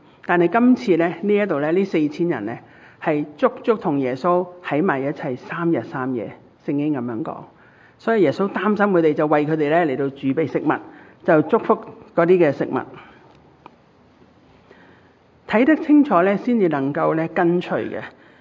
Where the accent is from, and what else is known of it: Hong Kong